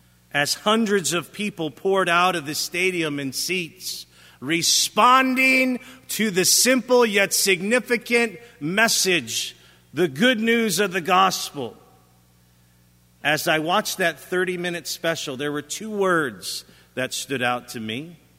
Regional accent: Chicago, Illinois, United States; I was born in Chicago, born and raised.

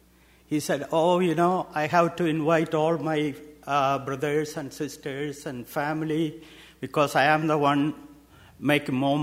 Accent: India; I said, "I'm from India. Can you please explain what do you mean by, you know, Christmas?"

